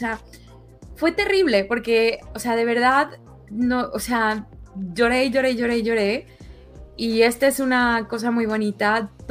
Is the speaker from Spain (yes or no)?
no; Mexico City, Mexico; soy chilanga y la única vez que me han asaltado en mi pinche vida fue en Londres.